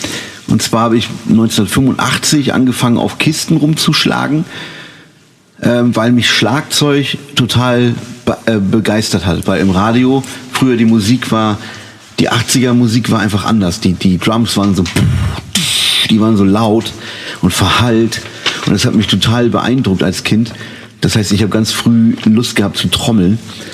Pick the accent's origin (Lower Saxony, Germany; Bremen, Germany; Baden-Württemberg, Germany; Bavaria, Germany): Bremen, Germany; Ich komme aus Bremen, aus der Neustadt. Und bin auf die Gottfried-Menken-Schule gegangen und auf die Kant-Schule.